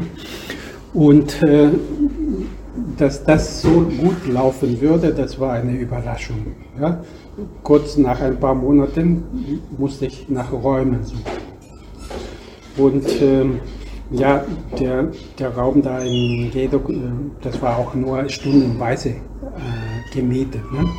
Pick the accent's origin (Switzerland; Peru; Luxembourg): Peru; Anders als bei uns in Lateinamerika. Wir in Peru zum Beispiel, wir möchten immer tanzen.